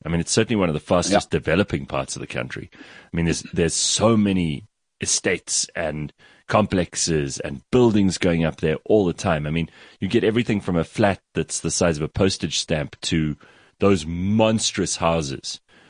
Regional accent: Pretoria, Gauteng, South Africa; I'm halfway between Johannesburg and Pretoria. I grew up in Pretoria. I went to university there. I went to school there.

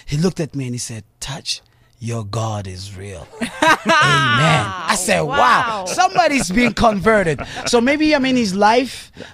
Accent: South Africa; I'm from South Africa.

